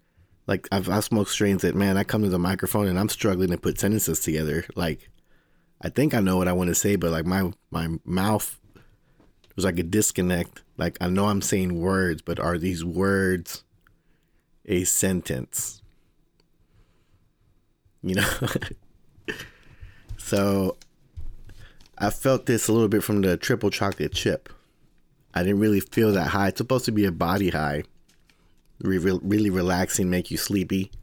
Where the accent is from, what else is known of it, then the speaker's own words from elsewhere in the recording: Houston, Texas, United States; I'm from Houston, Texas, where cannabis is illegal.